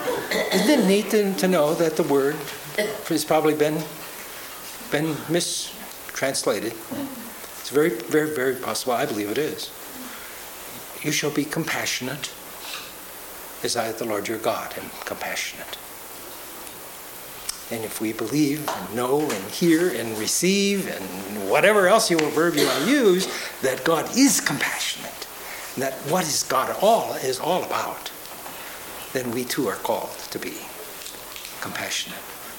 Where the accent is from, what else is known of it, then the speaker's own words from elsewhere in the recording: Chicago, Illinois, United States; Even though the congregation I grew up in Chicago, the kingdom wasn't the Lutheran church, it was St. John Church.